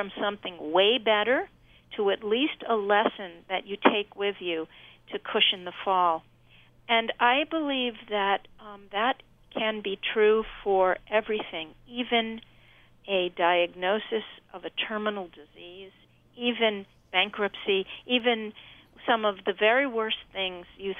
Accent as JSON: {"language": "English", "region": "New York", "country": "United States", "said": "You know how after 9/11, since I'm a New Yorker, I mean the vibe in the city was one of so much love"}